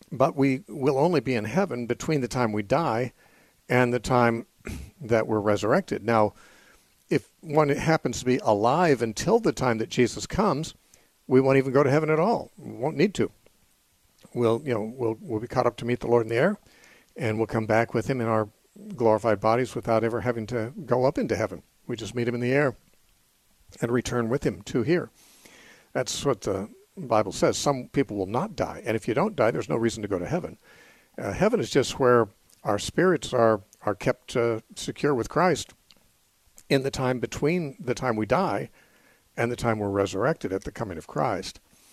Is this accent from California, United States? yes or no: yes; California, United States; also born or lived in McMinnville; I'm originally from California, but I did live in McMinnville for 10 years, right?